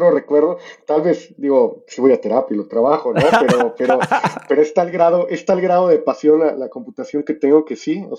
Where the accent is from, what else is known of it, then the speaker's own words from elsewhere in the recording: Veracruz, Mexico; born there; Vale, yo nací en Veracruz, en el puerto de Veracruz.